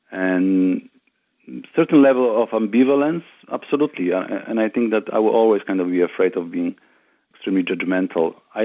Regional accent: Poland; a few years ago I did a project in my hometown in Poland

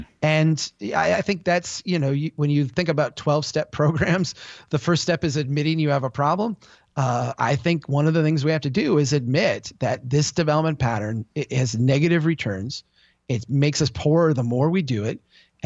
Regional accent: Minnesota, United States; I'm an engineer, and I did engineering work for years here in central Minnesota, in my hometown.

